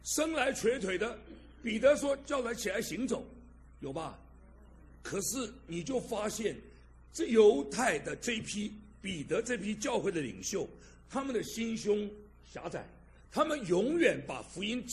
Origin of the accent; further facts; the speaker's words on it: Guangdong, China; 因为我广东人，听懂没有？我们什么都吃的。